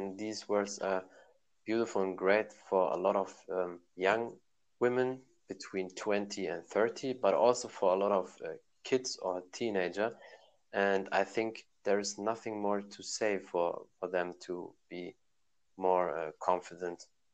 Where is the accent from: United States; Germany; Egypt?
Germany; I mean, I'm born in Germany and raised there